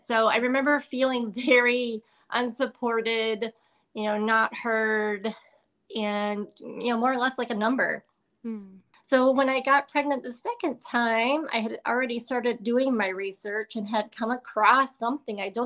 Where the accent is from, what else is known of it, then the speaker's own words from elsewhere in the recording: Illinois, United States; moved away as an adult; Personally, I was born and raised in Illinois and remained there up until 2018, so the majority of my life in Illinois.